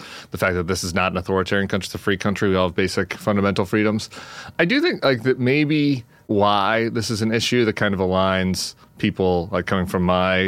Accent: United States; part of my pride of being an American.

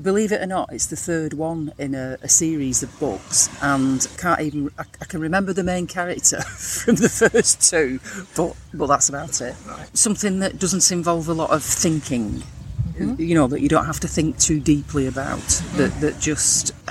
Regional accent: Bolton, North West England, United Kingdom; I'm from Bolton in England.

